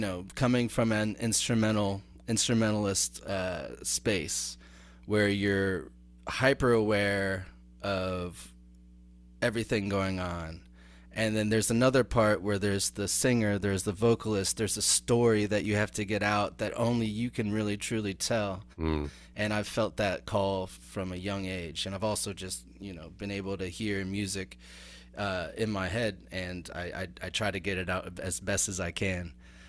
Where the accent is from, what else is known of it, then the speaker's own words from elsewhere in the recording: Ohio, United States; moved away; I came from Ohio, the Northlands of Ohio.